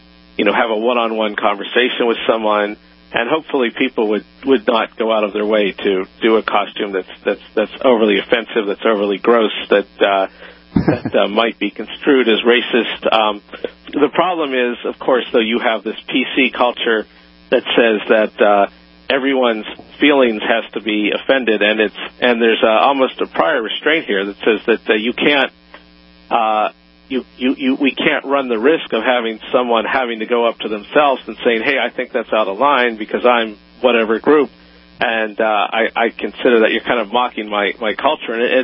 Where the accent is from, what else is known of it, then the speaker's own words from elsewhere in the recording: Pittsburgh, Pennsylvania, United States; I will tell you, for myself, as a native Pittsburgher